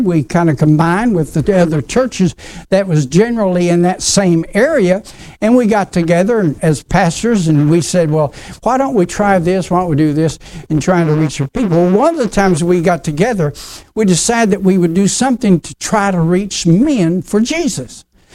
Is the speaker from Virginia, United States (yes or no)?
no; Oklahoma, United States; accent: Oklahoma; I was raised in Oklahoma. You probably know that from the accent that I have. But I was pastoring a church down in southern Oklahoma.